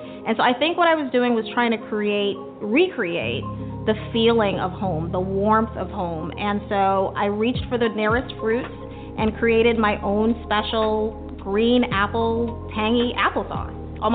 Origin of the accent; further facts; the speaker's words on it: Bahamas; now in United States; I'm a girl from the Bahamas living the American dream as a global head of HR for a Fortune 500 company.